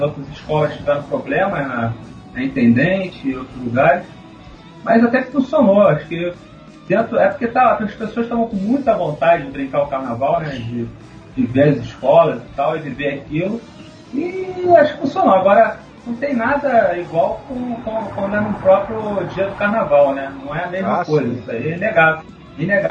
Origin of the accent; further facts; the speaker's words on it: Rio de Janeiro, Brazil; born there; E por acaso é o bairro onde eu nasci, do Grajaú.